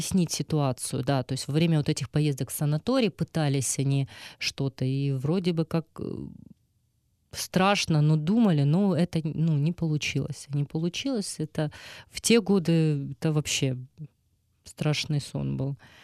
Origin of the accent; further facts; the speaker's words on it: Kherson Oblast, Ukraine; born there; Несмотря на то, что моя мама родилась в Узбекистане, мой отец родился в Узбекистане, мы родились в Херсонской области.